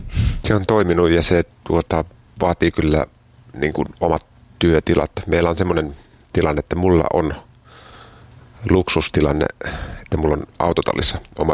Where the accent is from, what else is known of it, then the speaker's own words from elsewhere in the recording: Helsinki, Uusimaa, Finland; now in Mäntsälä, Finland; No mä oon Helsingistä itse asiassa tästä aika läheltä, Meilahdista kotoisin ja siellä käynyt kaikki koulut. Mutta nyt ollaan 20 vuotta asuttu Mäntsälässä.